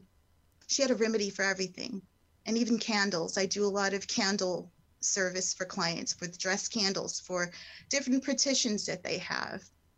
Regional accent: Altadena, California, United States; I am a San Gabriel girl. So I grew up in Altadena, California.

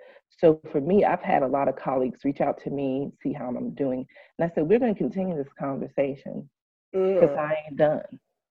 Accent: Bronx, New York, United States; when I grew up in the Bronx, I really believed as a kid that this was like, everywhere was like this.

